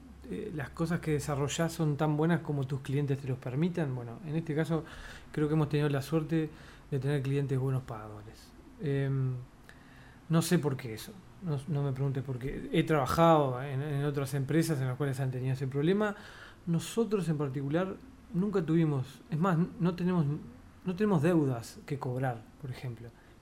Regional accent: Mercedes, Soriano, Uruguay; born there; now in Montevideo, Uruguay; yo nací en Mercedes, y cuando voy para allá a ver a mis viejos

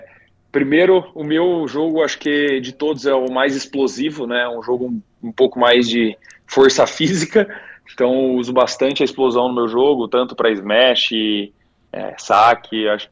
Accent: Araraquara, São Paulo, Brazil; born there; Araraquara, sem dúvida, vai ser carregada comigo, foi o lugar onde eu nasci, então sempre vou carregar junto.

